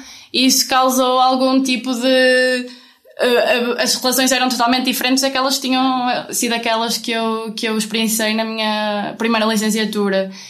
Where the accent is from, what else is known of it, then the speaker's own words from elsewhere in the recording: Amarante, Porto, Portugal; quando voltei para a minha cidade natal, que é Amarante, aí também tive uma experiência. Eu vivo numa freguesia de Amarante, Lufrei